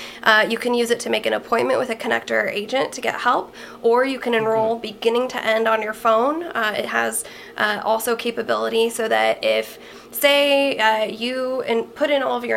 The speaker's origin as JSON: {"language": "English", "region": "California", "country": "United States", "said": "I'm from Lake Tahoe area."}